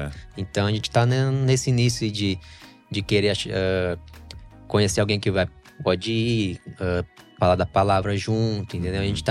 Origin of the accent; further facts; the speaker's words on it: Porto Alegre, Rio Grande do Sul, Brazil; Sou de Porto Alegre, natural.